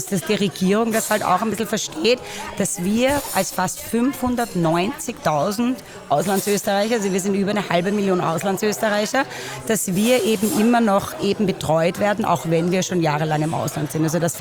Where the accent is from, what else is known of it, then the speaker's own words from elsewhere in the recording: Vienna, Austria; born there; Ich bin gebürtige Wienerin, habe also in Wien angesucht